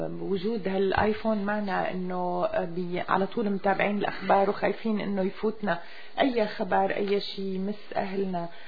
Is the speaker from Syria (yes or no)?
yes; Syria; نحن كسوريين